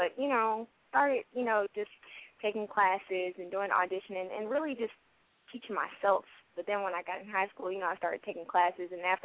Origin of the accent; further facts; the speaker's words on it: Georgia, United States; I'm a model and I'm an actress, and I'm from Georgia.